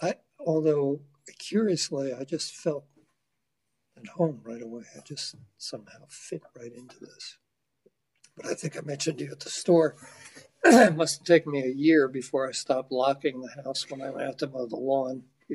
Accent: Philadelphia, Pennsylvania, United States; And I came from Philadelphia, where I grew up in a house that was one room wide and three rooms deep.

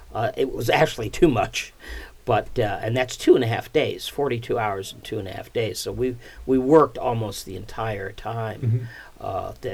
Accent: Brookfield, Connecticut, United States; now in Bridgewater, United States; We're from Brookfield. We had two homes in Brookfield before moving to Bridgewater.

